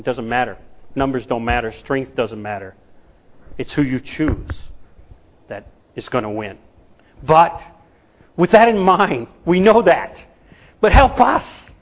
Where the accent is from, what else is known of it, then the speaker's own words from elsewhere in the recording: United States; now in Japan; And of course, as an American, I remember right after a men's Bible study in my home